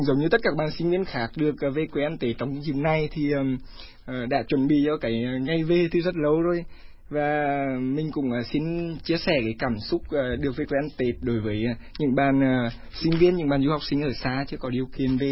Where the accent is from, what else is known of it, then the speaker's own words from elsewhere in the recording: Hương Sơn, Hà Tĩnh, Vietnam; quê ở Hương Sơn, Hà Tĩnh, dân Nghệ Tĩnh chính gốc nhé.